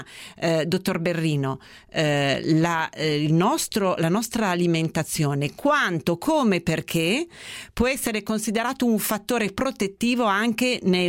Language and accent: Italian; Turin, Piedmont, Italy; io sono nata e cresciuta a Torino e quindi come si fa a non amare il cioccolato nascendo a Torino e crescendo a Torino?